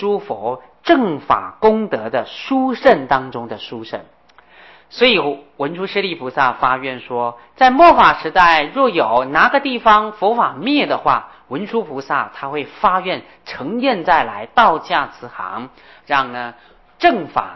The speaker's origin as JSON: {"language": "Chinese", "country": "China", "said": "我们中国人都非常喜欢六度波罗蜜"}